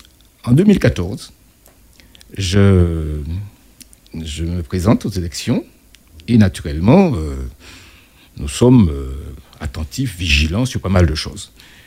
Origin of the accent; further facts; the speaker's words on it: Le François, Martinique; Alors que chez nous, au François, on peut faire ça.